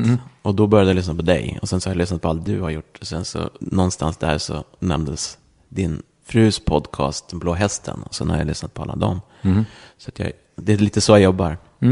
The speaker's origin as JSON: {"language": "Swedish", "town": "Täby", "region": "Stockholm County", "country": "Sweden", "accent": "Stockholm", "said": "Jag kommer från Täby, men jag har bott också mycket i Stockholms innerstad också. Jag är nog väldigt mycket stockholmare i mitt sätt att prata."}